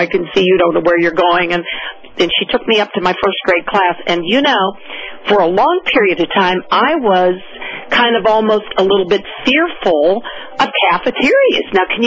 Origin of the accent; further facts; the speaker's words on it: Cambridge Springs, Pennsylvania, United States; I grew up in Cambridge Springs, all through grade school